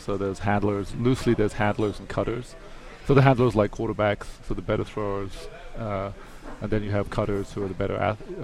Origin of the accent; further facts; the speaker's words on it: Malaysia; I'm actually from Malaysia